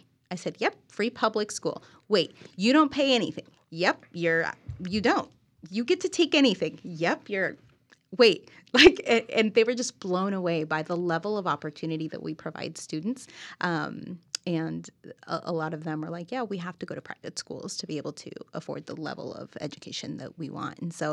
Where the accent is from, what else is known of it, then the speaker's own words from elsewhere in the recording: Mexico; now in United States; we've been to Mexico because that's my home country.